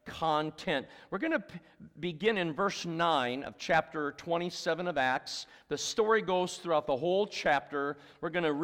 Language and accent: English; Muskegon, Michigan, United States; Now, I was born and raised in Michigan in a city called Muskegon. And if you're looking at a map of Michigan, that's right on Lake Michigan.